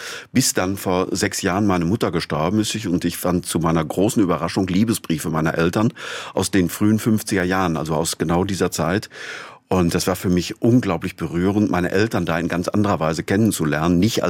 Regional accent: Altena, North Rhine-Westphalia, Germany; dass ich mal eine Geschichte schreiben kann, die in Altena, in meiner Heimatstadt spielt, weil wenn ich irgendwo auf der Welt die Menschen kenne, dann in Altena im Sauerland

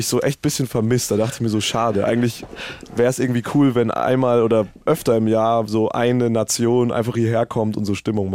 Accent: Munich, Bavaria, Germany; Ich bin echter Münchner

